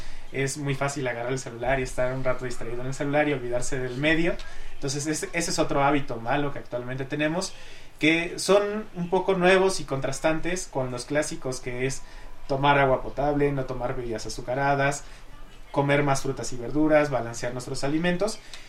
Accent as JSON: {"language": "Spanish", "country": "Mexico", "said": "El problema en realidad de nuestros hábitos como mexicanos tiene mucho que ver con este contexto sociocultural"}